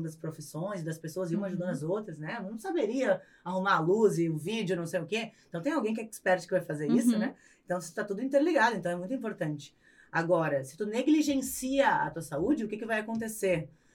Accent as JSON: {"language": "Portuguese", "region": "Northeast Region", "country": "Brazil", "tie": "born there", "said": "Nasci no lugar errado, tipo, nasci no Nordeste."}